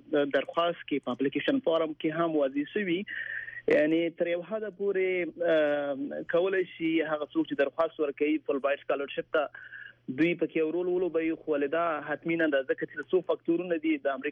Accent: Afghanistan; also born or lived in Pakistan; now in United States; زه یو افغان یم.

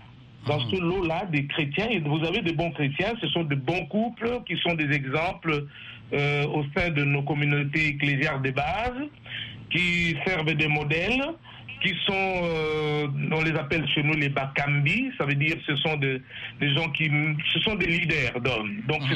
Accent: DR Congo; moi je suis de la République démocratique du Congo

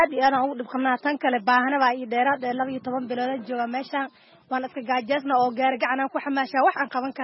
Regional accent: Middle Juba, Somalia; waxaan ka imaaday jubbada dhex xag beer ka hoosaan ka imaaday

